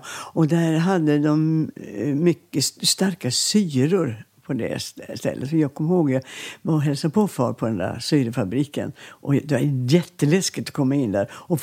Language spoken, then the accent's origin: Swedish; Landskrona, Skåne, Sweden; born there; Så de gick hela vägen, 3 kilometer ungefär in till BB i Landskrona. Och där föddes jag.